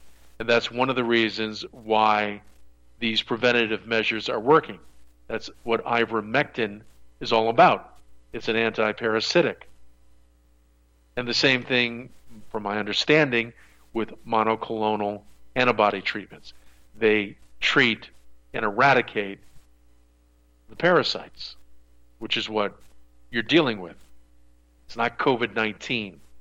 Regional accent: Connecticut, United States; The gentleman who was my friend here in Florida is from my home state of Connecticut

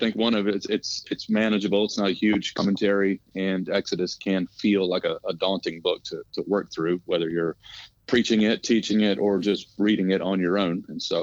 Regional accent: Detroit, Michigan, United States; born there; now in Raleigh, United States; I was born in Detroit. My dad's born and raised Detroit.

